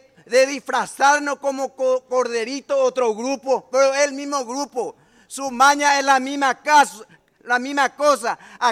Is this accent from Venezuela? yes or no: no; Paraguay; Y eso tenemos que hacer como paraguayo, como patriota, juntarnos todos y decir basta